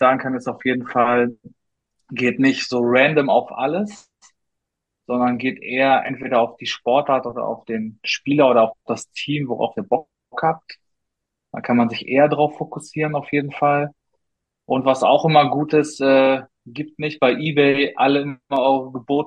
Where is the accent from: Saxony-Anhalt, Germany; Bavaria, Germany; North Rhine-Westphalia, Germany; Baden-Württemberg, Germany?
North Rhine-Westphalia, Germany; Leverkusen; born there; Ich bin ja gebürtig aus Leverkusen.